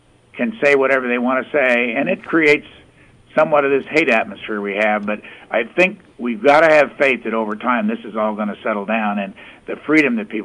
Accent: Lafayette, Indiana, United States; I went to Purdue. I was a hometown guy. My father was from that area. My mother came out of Arkansas.

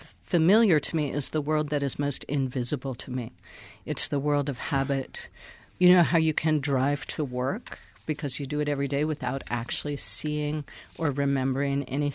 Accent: United States; I feel it certainly as an American and an enormous consumer of resources

